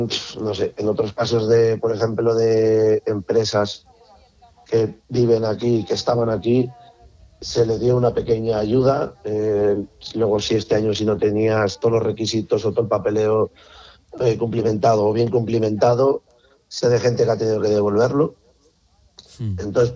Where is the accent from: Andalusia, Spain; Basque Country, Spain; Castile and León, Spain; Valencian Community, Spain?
Castile and León, Spain; tan cerca que al final mi pueblo estaba, o está, entre los incendios de Puercas y de Molezuelas de la Carballeda